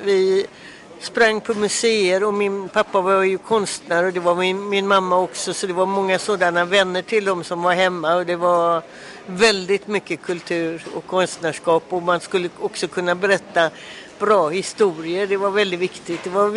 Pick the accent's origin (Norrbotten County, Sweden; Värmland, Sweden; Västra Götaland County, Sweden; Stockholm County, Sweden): Västra Götaland County, Sweden; Gothenburg; Jag är uppvuxen här i Göteborg, där bokmässan är. Min mamma var från Göteborg, min pappa var från Bohuslän. Så jag tycker att jag har ett ben i Göteborg och ett ben i Bohuslän.